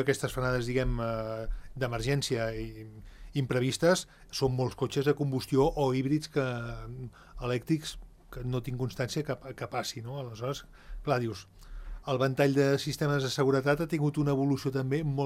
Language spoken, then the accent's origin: Catalan; Andorra; Nosaltres, com a andorrans, estem exempts.